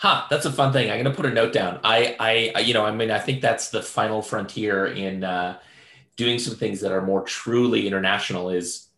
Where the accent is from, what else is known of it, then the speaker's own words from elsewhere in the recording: Canada; So I grew up in Canada, but both my parents are German. So I kind of speak family German